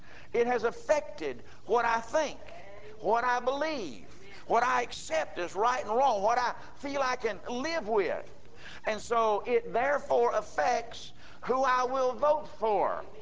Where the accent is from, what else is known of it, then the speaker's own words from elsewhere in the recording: United States; Now, I'm American and I'm free.